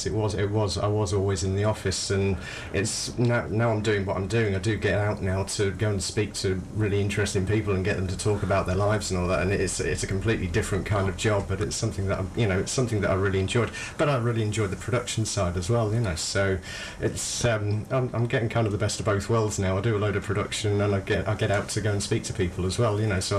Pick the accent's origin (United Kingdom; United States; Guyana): United Kingdom; South West England; I'm from the West Country originally and decided to come back to get out of the London rat race.